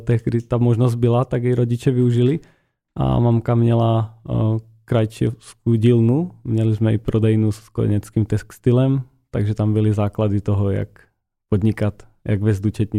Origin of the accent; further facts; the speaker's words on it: Slovakia; now in Czech Republic; Tím, že pocházím ze Slovenska, tak tam jsem už měl dřív podnikatelské aktivity.